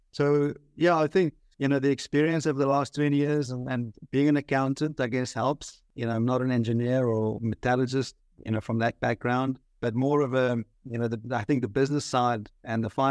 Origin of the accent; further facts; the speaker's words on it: Karoo, South Africa; Oh, from the Karoo in South Africa.